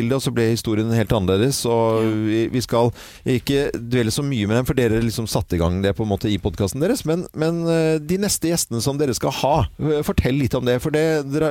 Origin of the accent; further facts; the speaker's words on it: Oslo, Norway; Jeg er jo veldig fra Nordstrand